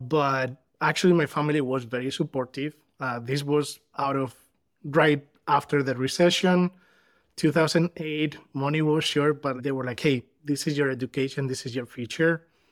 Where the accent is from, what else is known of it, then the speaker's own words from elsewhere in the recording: Spain; now in United States; Because I'm living in the United States and I'm Spanish. I'm from Spain. So that's like the first thing, like, how did I jump like the ocean? I was studying in Spain engineering